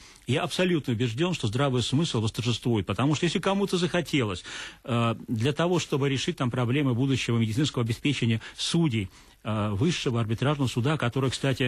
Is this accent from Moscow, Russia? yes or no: no; Saint Petersburg, Russia; как в моем родном городе Петербурге